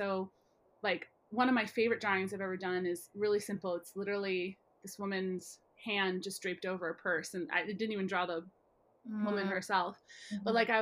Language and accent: English; Midwest, United States; especially being like a Midwesterner